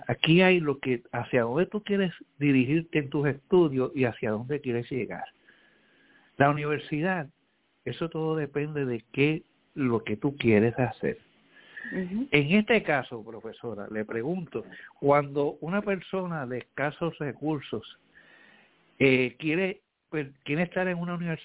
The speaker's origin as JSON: {"language": "Spanish", "town": "San Juan", "country": "Puerto Rico", "tie": "born or raised there", "said": "yo me crié en Villa Palmeras, en Santurce."}